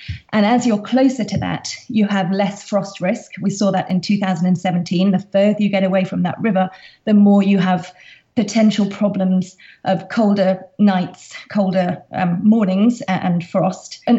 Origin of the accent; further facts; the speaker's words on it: London, United Kingdom; moved away as an adult; now in Bordeaux, France; Well, I am British. I've been living in Bordeaux since 2003. I moved here from London